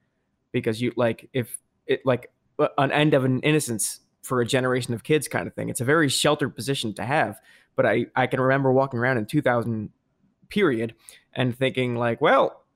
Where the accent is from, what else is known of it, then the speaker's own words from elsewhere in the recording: New Jersey, United States; And our reaction to 9/11 growing up in New Jersey was like, a swell of community